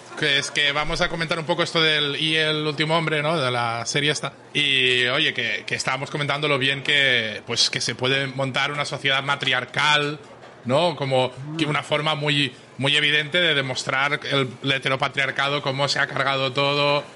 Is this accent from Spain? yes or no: yes; Catalonia, Spain; Yo soy catalán